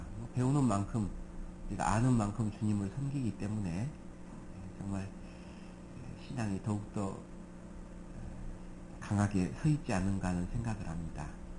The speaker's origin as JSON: {"language": "Korean", "region": "Gwangju", "country": "South Korea", "tie": "born or raised there", "also_born_or_lived": "Seoul", "lives_now": "Jeonju, South Korea", "said": "저는 전주교회에 있습니다. 태어나기는 서울에서 태어나서 자라기는 광주에서 많이 자랐고 광주에서 구원받고 광주에 있다가 전주로 가게 됐습니다."}